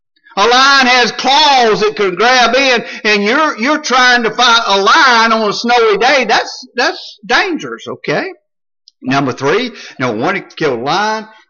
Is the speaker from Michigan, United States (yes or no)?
no; Alabama, United States; Now, I'm mentioned I'm from Alabama. Our biggest town is Birmingham, which is not that big.